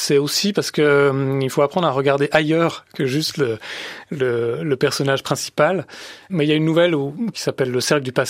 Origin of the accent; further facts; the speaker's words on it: Romandy, Switzerland; on est suffisamment bien placé en tant que Suisse romand pour s'entendre dire qu'on ne parle pas tout à fait français.